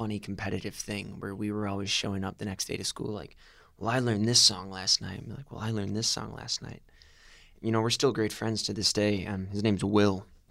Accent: Brookfield, United States; Yep, I grew up in Brookfield.

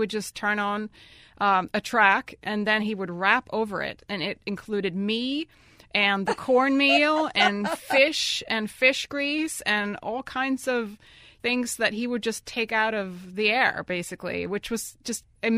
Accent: Stockholm County, Sweden; now in New Orleans, United States; I grew up in Sweden, in both the Stockholm area and northern Sweden, close to the Arctic Circle, which is quite the different climate from New Orleans. And then I went to college both in Stockholm and in France. I lived in France for 3 years.

